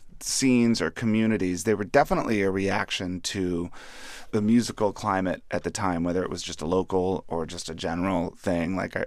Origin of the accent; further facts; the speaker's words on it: Springfield, Virginia, United States; When I was young, we had relatives there, and I grew up here in Springfield, Virginia, and we would drive all the way to Chicago in my mom's Ford Fiesta.